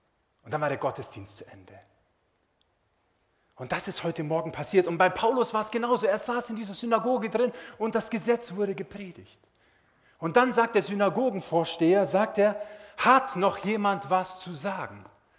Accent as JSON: {"language": "German", "town": "Olten", "region": "Solothurn", "country": "Switzerland", "said": "die Gemeinde in Olten, wo ich herkomme."}